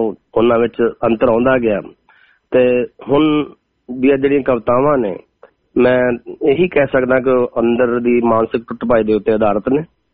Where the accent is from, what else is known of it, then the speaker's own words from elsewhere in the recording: Amritsar, Punjab, India; ਮੈਂ ਅੰਮ੍ਰਿਤਸਰ ਤੋਂ ਆ ਜੀ, ਪ੍ਰੋਪਰ ਸਿਟੀ ਦੇ ਵਿੱਚੋਂ